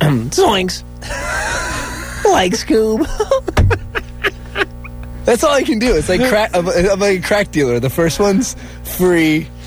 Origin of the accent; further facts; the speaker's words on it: California, United States; Well, I grew up in Orange County.